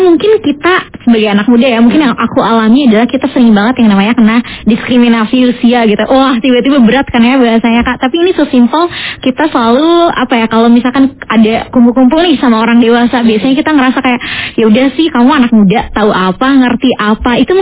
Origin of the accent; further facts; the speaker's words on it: Sukabumi, West Java, Indonesia; Jadi aku tuh asalnya dari Sukabumi gitu ya.